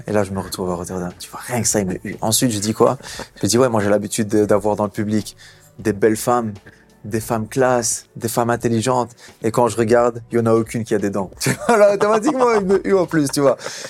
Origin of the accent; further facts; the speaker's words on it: Brussels, Belgium; Moi, je suis bruxellois de base, tu vois. Donc, forcément, j'ai une préférence pour Bruxelles.